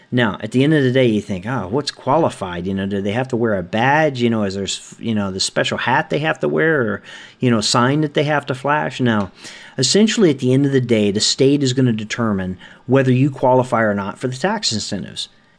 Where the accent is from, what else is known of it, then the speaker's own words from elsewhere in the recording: New Orleans, Louisiana, United States; As a small boy growing up in New Orleans, I had to deal with hurricanes and floodings and things like that, and post-Katrina, having to deal with all that when I flew back to New Orleans to help out in recovery there.